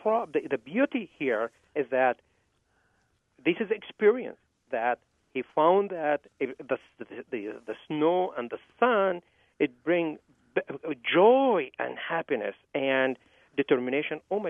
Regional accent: Egypt; now in United States; I was born and raised in Egypt. I came here, and it was a shocking experience for me to be in Wisconsin for the first couple of winters.

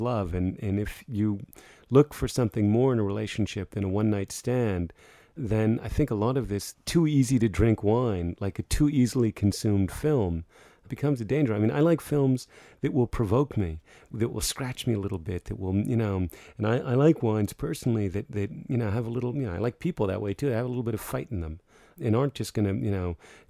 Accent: United States; I'm an American, but I grew up all over the world because my dad was a journalist.

